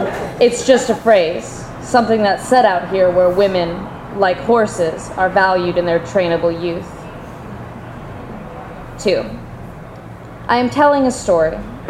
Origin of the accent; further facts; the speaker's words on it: Indiana, United States; So I'm from Indiana, as Jocelyn established